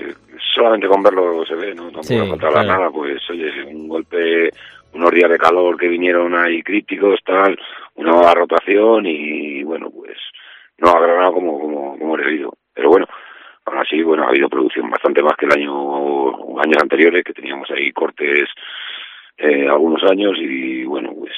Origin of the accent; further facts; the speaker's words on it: El Losar del Barco, Castile and León, Spain; yo concretamente hablo por mi zona, mi pueblo